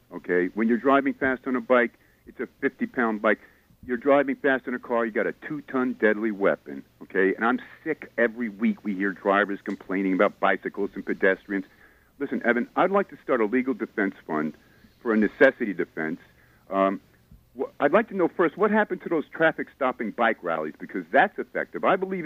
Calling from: White Plains, New York, United States; up in White Plains.

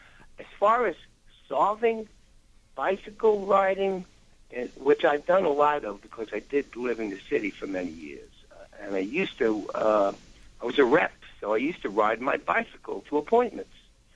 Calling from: New Jersey, United States; I'm calling from Jersey.

